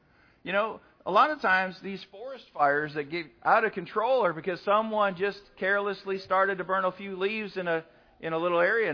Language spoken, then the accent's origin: English; Canada; when I tell people that I'm from Canada originally